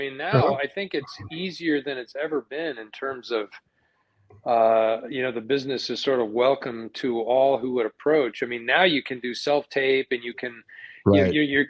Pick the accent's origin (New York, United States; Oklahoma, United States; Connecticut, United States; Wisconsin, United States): Connecticut, United States; born there; I just got back yesterday, actually, from the state of my birth. I was born in Connecticut